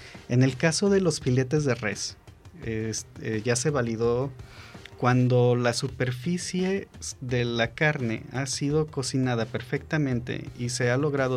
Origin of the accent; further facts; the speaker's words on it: Mexico; la imagen de nosotros como mujalicienses y como mexicanos